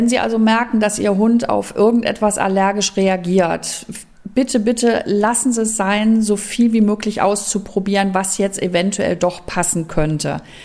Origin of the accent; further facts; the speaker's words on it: Velbert, North Rhine-Westphalia, Germany; also ich komme aus Velbert